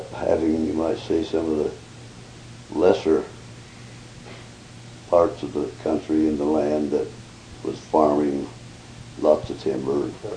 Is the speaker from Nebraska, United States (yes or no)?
no; Promise, Oregon, United States; born there; I was born in Promise, Oregon, in Olawa County.